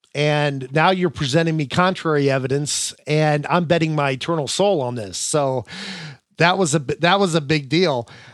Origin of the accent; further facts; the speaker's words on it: Ohio, United States; We went on a mission trip out to California. I grew up in Ohio, so we went across country and went into Mexico.